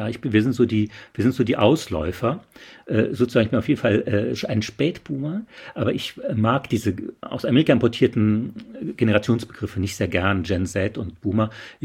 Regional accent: Saarland, Germany; ich bin im Saarland groß geworden

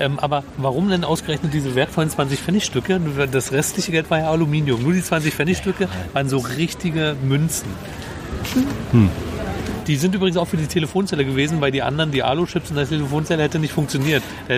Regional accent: Berlin, Germany; Also ich komme aus Treptow-Köpenick.

